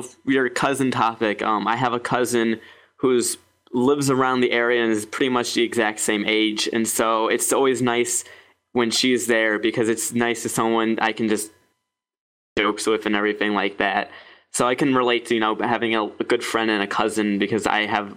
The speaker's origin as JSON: {"language": "English", "region": "Ohio", "country": "United States", "said": "I'm from Ohio area, but I visit Baltimore a lot. I have a lot of family there."}